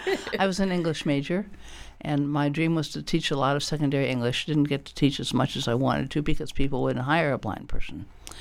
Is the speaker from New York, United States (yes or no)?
no; Quincy, Illinois, United States; Well, I grew up in Quincy, Illinois, graduated a long time ago. I'm going to a 60th high school reunion this weekend in Quincy.